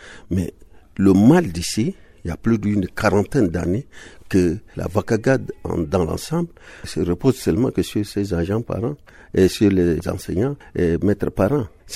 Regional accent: Central African Republic; Mais moi aussi, je suis centrafricain

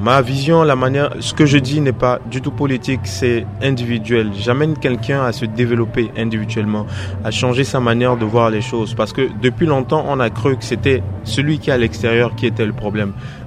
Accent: Central African Republic; Je suis Centrafricain, effectivement.

